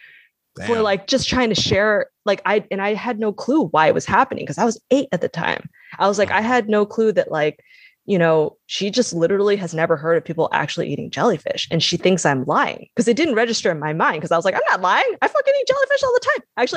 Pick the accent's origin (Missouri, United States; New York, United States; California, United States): California, United States; Palmdale; also born or lived in Panorama City; I was born in Panorama City, which is the valley in California. And then, we moved to this town called Palmdale, which is, like in the desert north of LA.